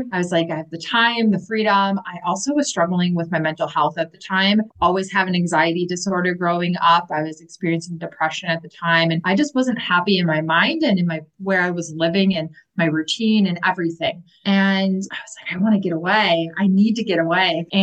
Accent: Milwaukee, Wisconsin, United States; I'm from Wisconsin, Milwaukee in particular, and we would drive from Wisconsin down to southern Texas and then over to Mexico

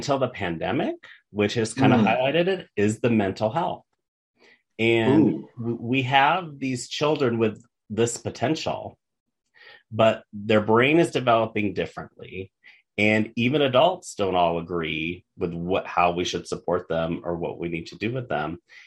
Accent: Arizona, United States; And I come from Arizona, which it's so all about the test.

